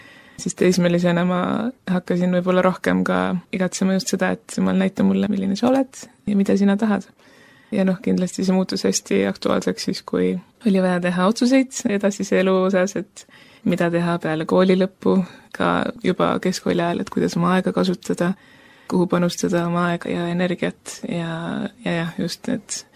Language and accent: Estonian; Kärdla, Hiiu County, Estonia; Ma olen pärit kristlikust perekonnast, ma olen pärit Hiiumaalt ja olen üles kasvanud Kärdla baptisti koguduses. Minu vanemad on kristlased, vanavanemad on kristlased